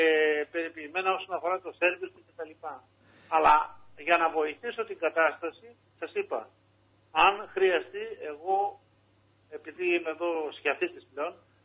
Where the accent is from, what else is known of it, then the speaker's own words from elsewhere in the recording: Trikala, Thessaly, Greece; Εγώ είμαι τρικαλινός.